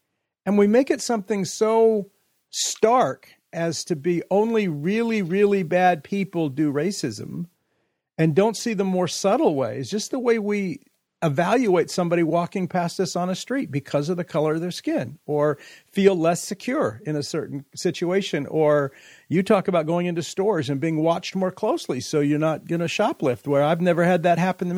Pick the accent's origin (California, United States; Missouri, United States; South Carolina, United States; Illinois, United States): California, United States; In the history of growing up in Central California, in being at ORU, I don't recall racism being condemned from a pulpit ever.